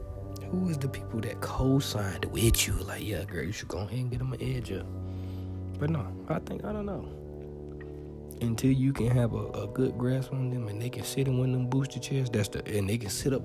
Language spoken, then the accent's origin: English; Alabama, United States; See, I'm from Alabama. Hey, I'm country.